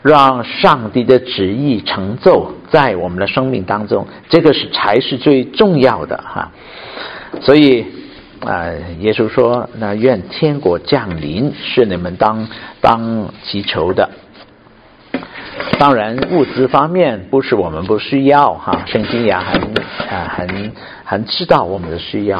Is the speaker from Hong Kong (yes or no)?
yes; Hong Kong